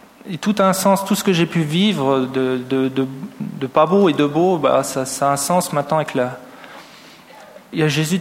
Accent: Saint-Denis, Île-de-France, France; now in Switzerland; ça fait 7 ans que je suis en Suisse, en Valais. Mais je viens de France, je viens de Saint-Denis, la banlieue. Donc, je suis né en 75.

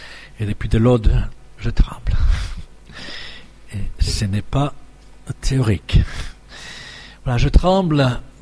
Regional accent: Spain; Je demande, je suis espagnol et j'ai été à l'école d'un grand espagnol

